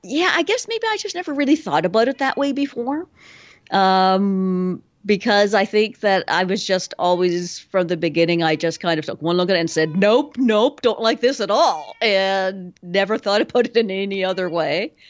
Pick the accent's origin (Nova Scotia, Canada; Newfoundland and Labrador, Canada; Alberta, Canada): Nova Scotia, Canada; I'm from the Maritimes in Canada. I'm from Nova Scotia. We say strange things in Nova Scotia, I think.